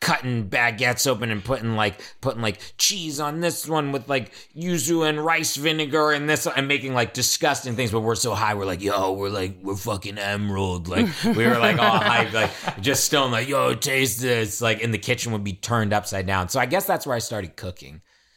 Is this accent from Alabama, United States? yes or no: no; Virginia, United States; I grew up in Virginia. We had like P.F. Chang's and like Chili's.